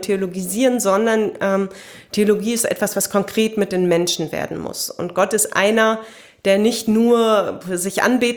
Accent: North Rhine-Westphalia, Germany; Ja, ich bin geboren im Sauerland, wenn ich mal so weit aushole. Sehr gerne da aufgewachsen

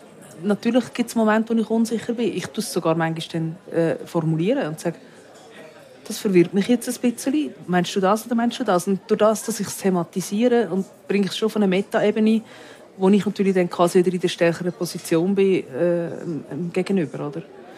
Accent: Switzerland; ich bin typische Schweizerin.

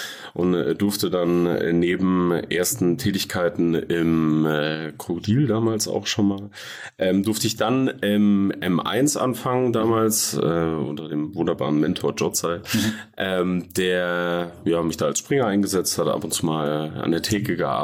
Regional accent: Fulda, Hesse, Germany; ich bin 1991 in dieser wunderschönen Stadt geboren und ja, habe mein ganzes Leben durchaus hier im Landkreis verbracht, würde ich mal sagen. Ich habe zwischendurch mal auch auf dem Dorf gewohnt, aber mit 15 zu einem sehr guten Zeitpunkt im jungen Alter hat es mich dann wieder in die Innenstadt verschlagen mit meinen Eltern.

